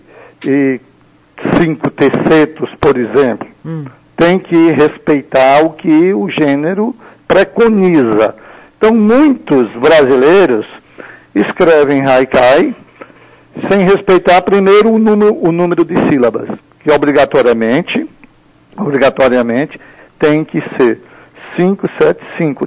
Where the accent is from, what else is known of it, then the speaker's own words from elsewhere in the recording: Brazil; also born or lived in Japan; embora sendo brasileiro, apenas morei no Japão por quase 3 anos